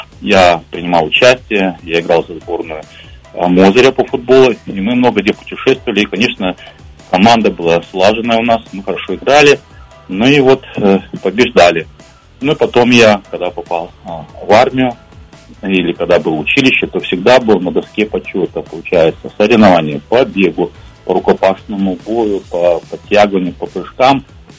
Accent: Debaltseve, Donetsk Oblast, Ukraine; born there; родился в 1960 году, 3 октября, в городе Дебальцево, это Донецкая область. Ну, в связи с тем, что мой папа железнодорожник, он там работал, мы переехали в город Мозырь.

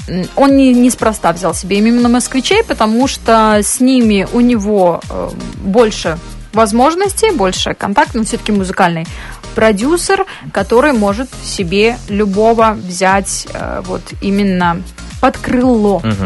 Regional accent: Gomel, Gomel Region, Belarus; так как я из Гомеля, мне приходилось ездить туда-сюда

